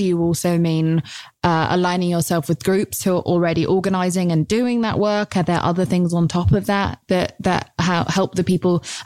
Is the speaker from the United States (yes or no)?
no; United Kingdom; As a Brit, I don't understand how that's possible. And I come from such a broken political system.